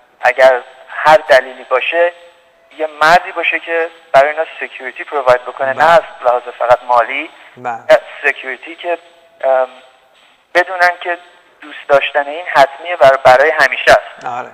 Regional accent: United States; من یه پسر 39 ساله هستم، پزشک هستم توی آمریکا، از بچگی هم توی آمریکا بزرگ شدم.

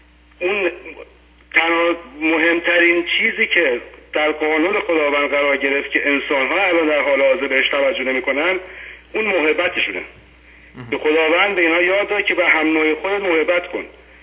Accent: Iran; now in Europe; من خودم یک شخصی بودم که بالاخره در ایران دنیا اومدم و با مذهب اسلام بزرگ شدم.

